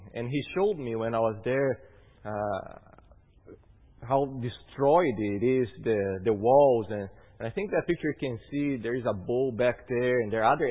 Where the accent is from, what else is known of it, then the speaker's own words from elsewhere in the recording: Brazil; I think in Brazil, I'm from Brazil, and how hard things are there.